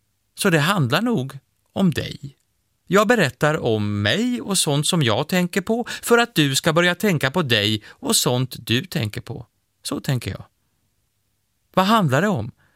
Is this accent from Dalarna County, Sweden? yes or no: no; Uddevalla, Västra Götaland County, Sweden; Jag är född och uppvuxen i Uddevalla och jag vet inte riktigt vad jag ska säga om den här likheten med Venedig.